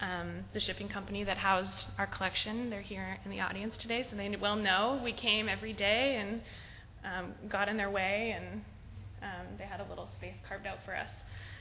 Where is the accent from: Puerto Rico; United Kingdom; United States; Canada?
Canada; grants because I'm from Canada